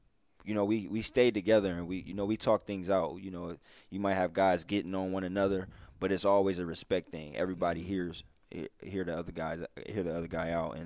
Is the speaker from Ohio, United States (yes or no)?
yes; Ohio, United States; he talks stuff about the Cleveland Browns because he know I'm from Ohio.